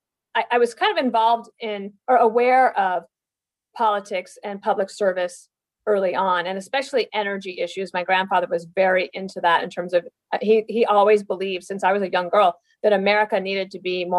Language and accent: English; Wyoming, United States; born there; And I said, "Well, originally, you know, I was born in Wyoming."